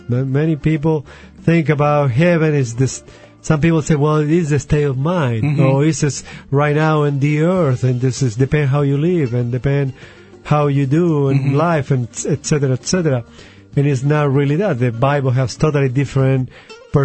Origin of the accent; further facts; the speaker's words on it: Chile; I grew up Catholic, of course, in Chile, growing up in Chile